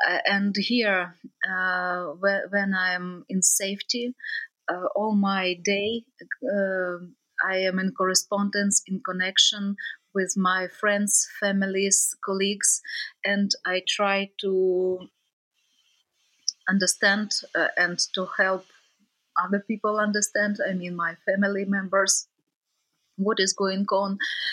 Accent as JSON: {"language": "English", "region": "Odesa Oblast", "country": "Ukraine", "tie": "born or raised there", "also_born_or_lived": "Russian Far East, Russia", "first_language": "Russian", "said": "I originally Russian, but I was growing up in, I was born in Russia, in Far East, but I was growing up in south of Ukraine, in Odessa region. And it was not easy for me to understand who I am, Ukrainian or Russian one."}